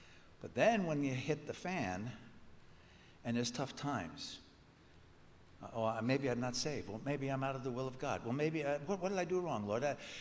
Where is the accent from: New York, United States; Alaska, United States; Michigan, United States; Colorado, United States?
New York, United States; Babylon; Now, I'm from New York. As a matter of fact, just like Abraham, I was led out of Babylon. Because the name of my town I grew up in was Babylon, New York.